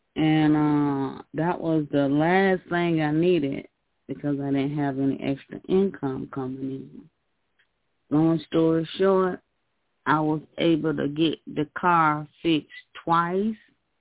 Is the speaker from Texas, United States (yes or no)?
no; Jacksonville, Florida, United States; I'm from Jacksonville.